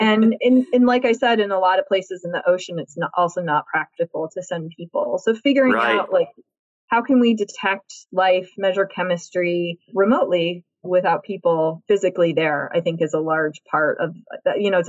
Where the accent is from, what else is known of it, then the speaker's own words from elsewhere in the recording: Midwest, United States; I also grew up in the landlocked Midwest.